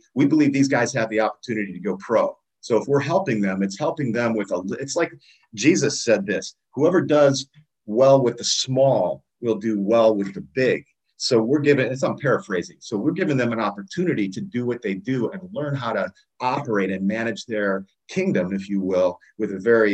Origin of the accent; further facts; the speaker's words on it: Akron, Ohio, United States; Dylan is an incoming freshman who is from my hometown of Akron, Ohio, and that's how I met him.